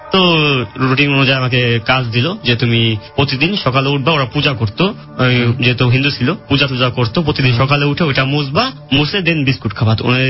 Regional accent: Bangladesh; বাঙালি আমি একজনই ছিলাম ওখানে।

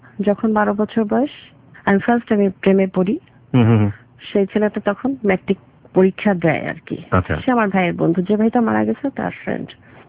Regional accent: Khulna, Khulna Division, Bangladesh; also born or lived in Bagerhat; আমরা খুলনা চলে আসি।

